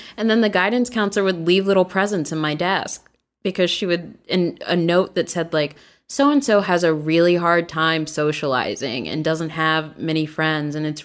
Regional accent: Washington, D.C. area, United States; Yeah, right outside of DC.

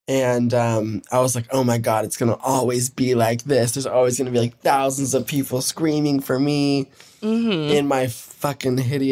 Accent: Denver, Colorado, United States; also born or lived in Evansville, Indiana; So I just say I was born and raised in Denver.

